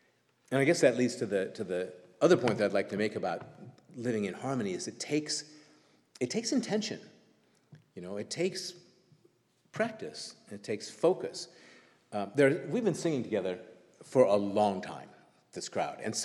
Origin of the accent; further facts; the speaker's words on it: California, United States; because I'm from California